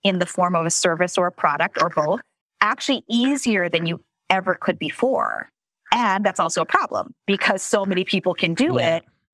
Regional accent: Philippines; And I'm Asian, by the way, so I can say that. Okay, I'm Filipino.

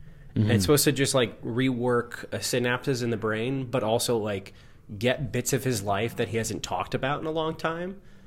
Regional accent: Merrifield, New York, United States; I am going to my hometown of Merrifield, New York.

